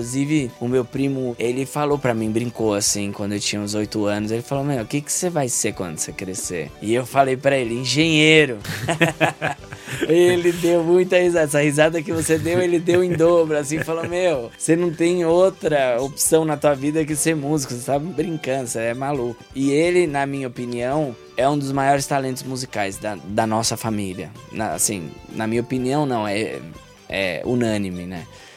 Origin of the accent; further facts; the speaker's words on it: Brazil; Eu sou brasileiro, mas eu me dedico ao flamenco.